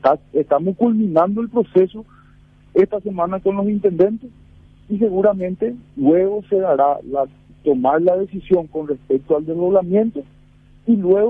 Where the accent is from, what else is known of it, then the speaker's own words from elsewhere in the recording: Paraguay; como paraguayos podemos reconciliarnos por un país mejor